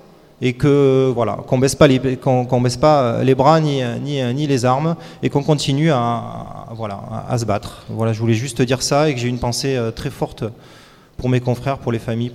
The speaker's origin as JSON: {"language": "French", "country": "France", "said": "Attristé en tant que Français."}